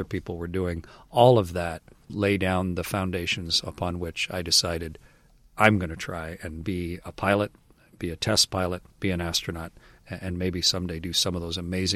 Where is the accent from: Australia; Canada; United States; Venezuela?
Canada; Like, by definition, I could not be an astronaut as a Canadian.